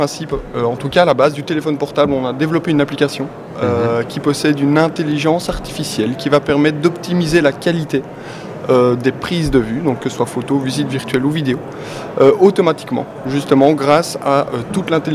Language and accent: French; Belgium; accent: Belgian; On entend l'accent, et je suis fier de mon accent belge